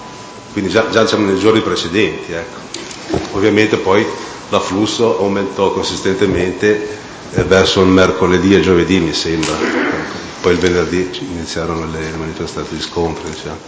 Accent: Portoferraio, Tuscany, Italy; born there; now in Lumarzo, Italy; Sono nato a Portoferraio il 2 settembre 1951. Risiedo a Lumarzo.

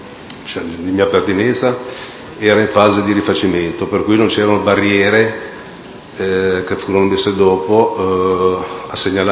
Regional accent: Portoferraio, Tuscany, Italy; born there; now in Lumarzo, Italy; Sono nato a Portoferraio il 2 settembre 1951. Risiedo a Lumarzo.

